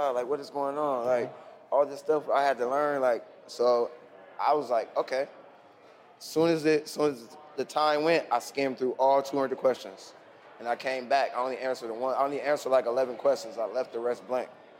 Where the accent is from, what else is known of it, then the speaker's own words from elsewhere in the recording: Ohio, United States; I'm like, no, okay, I'm from Ohio.